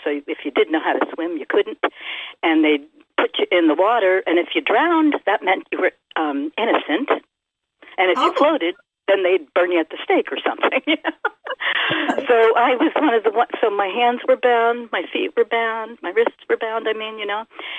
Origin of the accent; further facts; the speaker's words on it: East Coast, United States; so I'm on the West Coast. I grew up on the East Coast. And my mother died when I was 9. My father died when I was 16.